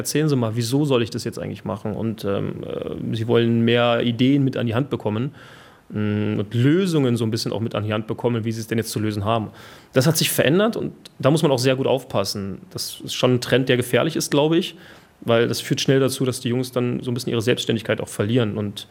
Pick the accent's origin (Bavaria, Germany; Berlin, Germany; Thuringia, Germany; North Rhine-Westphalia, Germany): Berlin, Germany; born there; Ich würde es eher einordnen in bayerisch und weil geboren in Berlin.